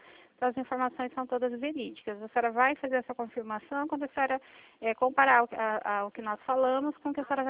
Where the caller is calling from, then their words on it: Presidente Prudente, São Paulo, Brazil; Falo de Presidente Prudente, São Paulo.